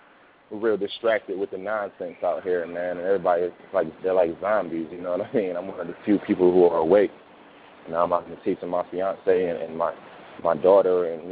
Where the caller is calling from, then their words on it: Cleveland, Ohio, United States; from Cleveland, Ohio.